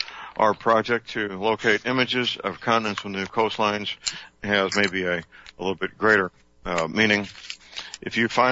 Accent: St. Louis, Missouri, United States; The phone will be answered by very polite young men and women who speak excellent English in my hometown, St. Louis, not Mumbai.

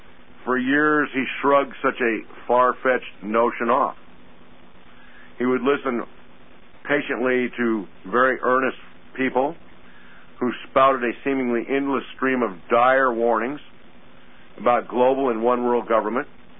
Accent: California, United States; Not the Steve that I grew up with in California.

